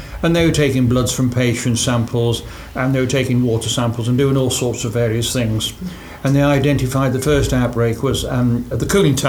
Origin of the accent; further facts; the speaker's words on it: Liverpool, North West England, United Kingdom; being a Scouser